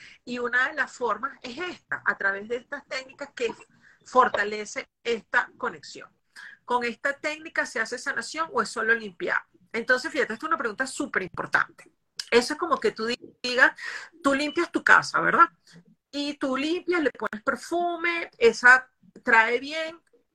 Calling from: Argentina; desde Argentina. Eso me pasa.

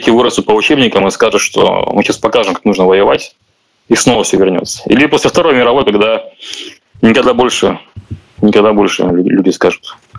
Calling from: Saint Petersburg, Russia; Санкт-Петербург.

